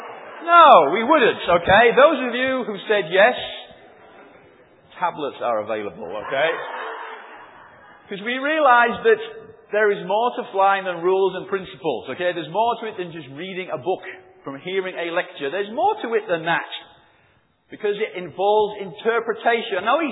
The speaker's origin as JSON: {"language": "English", "region": "England", "country": "United Kingdom", "accent": "northern", "said": "As you can tell from my accent saying laugh and not laugh, I am from the north, which is of great embarrassment to my children."}